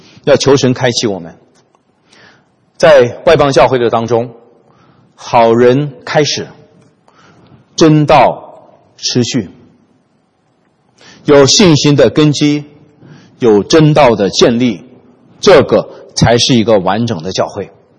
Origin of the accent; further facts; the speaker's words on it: China; 我们中国人有句话叫做以己度人呢